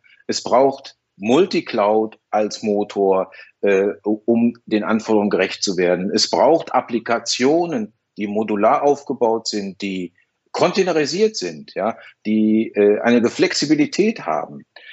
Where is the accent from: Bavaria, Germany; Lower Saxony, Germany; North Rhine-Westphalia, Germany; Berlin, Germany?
North Rhine-Westphalia, Germany; Düsseldorf; born there; ich bin ja gebürtiger Düsseldorf